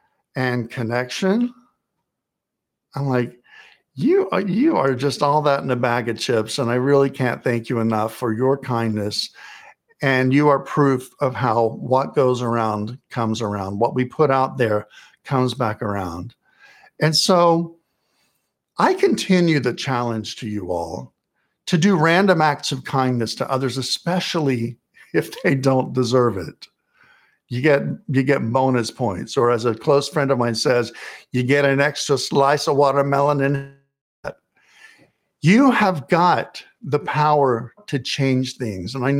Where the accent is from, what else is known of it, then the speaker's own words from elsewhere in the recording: New York City, New York, United States; I recently wrote in our weekly newsletter. I'm from New York City.